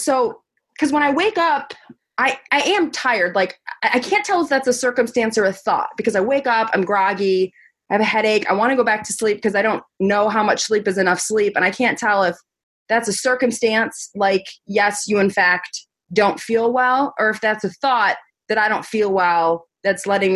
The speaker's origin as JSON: {"language": "English", "region": "New York", "country": "United States", "said": "I'm from New York, so it's cold outside and I just like do not want to hustle."}